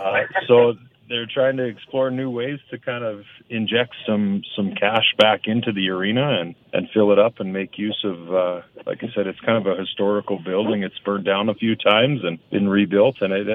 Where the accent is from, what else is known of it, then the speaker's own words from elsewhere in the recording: Stavely, Alberta, Canada; The next day, the 15th, we travel all the way back to Stavely, my hometown, my stomping grounds.